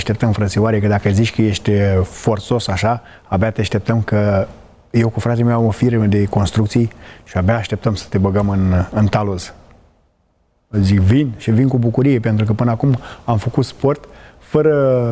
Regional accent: Grăjdana, Buzău County, Romania; de la Grăjdana și am venit și eu la biserică.

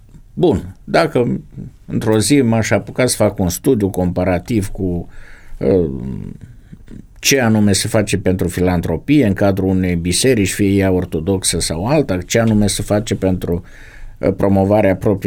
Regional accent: Suceava, Suceava County, Romania; Eu sunt de la Suceava și foarte aproape de Suceava, la Rădăuz

